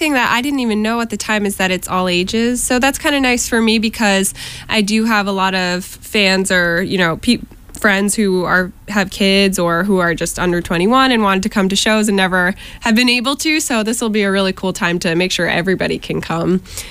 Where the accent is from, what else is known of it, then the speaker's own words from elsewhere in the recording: Connecticut, United States; now in Boston, United States; I'm from Connecticut, so a lot of my fan base or friends and family are based there. And then, of course, I've been in Boston for 7 years, so I know a lot of people here, too.